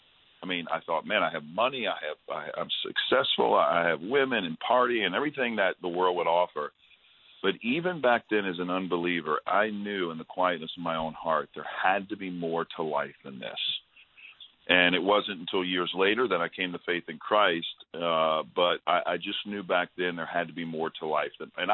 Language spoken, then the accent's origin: English; New Orleans, Louisiana, United States; You know, I was raised in New Orleans, Louisiana, so I think I started drinking when I was 15, 16